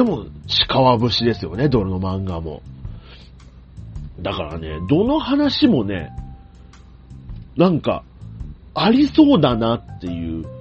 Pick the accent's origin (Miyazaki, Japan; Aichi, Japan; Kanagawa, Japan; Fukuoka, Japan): Fukuoka, Japan; 九州、まあ、僕も地元福岡なので、